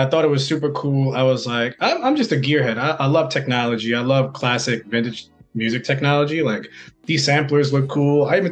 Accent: Staten Island, New York, United States; I'm from Staten Island. So I took the boat to Bowling Green, the bottom of Manhattan.

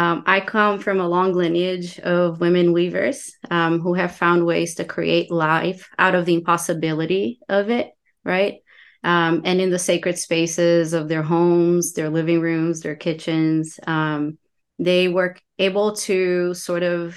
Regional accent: Brazil; moved away as an adult; now in United States; I come from Brazil. I lived there most of my life and into adult life, and find myself in the United States now

